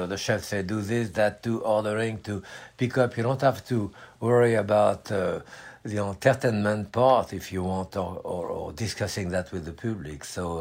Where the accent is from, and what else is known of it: France